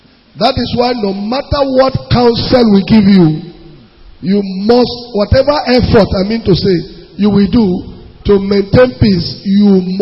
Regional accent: Nasarawa, Nigeria; I am from Nasarawa State. I am married from a Delta Igbo woman.

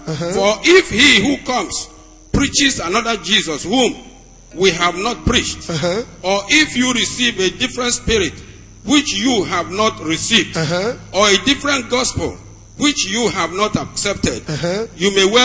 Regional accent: Delta, Nigeria; I am a visitor, sir. And I came from Delta State.

